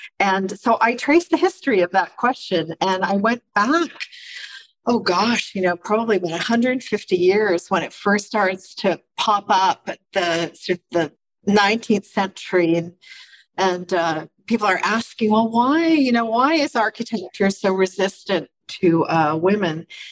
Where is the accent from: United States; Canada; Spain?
Canada; Montreal, Quebec; And then I went back to Montreal, my hometown, to work.